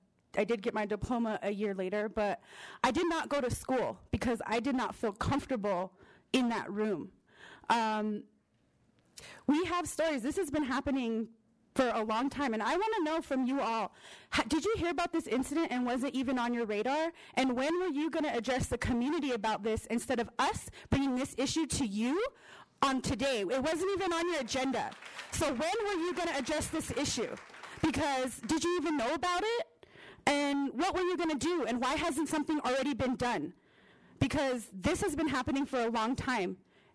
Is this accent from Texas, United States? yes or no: no; Jemez Pueblo, New Mexico, United States; Yeah, I'm from the Pueblo of Jemez.